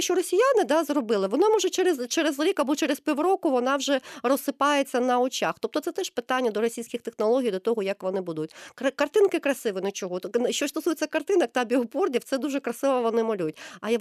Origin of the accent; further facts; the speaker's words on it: Crimea, Ukraine; якщо ми все кримчани пам'ятаємо